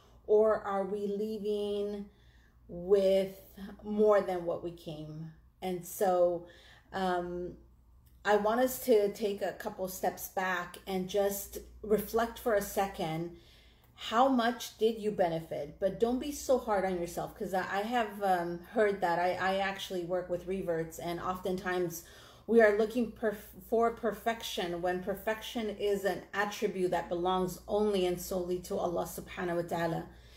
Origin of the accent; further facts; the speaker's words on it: United States; now in Dallas, United States; I'm actually a convert to Islam. I'm Mexican American, and I live in Dallas, Texas.